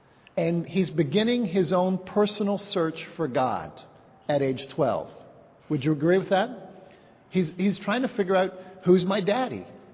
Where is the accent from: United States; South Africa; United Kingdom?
United Kingdom; England; I'm fully English. All four of my grandparents were British, so that makes me even better. It makes me English for sure.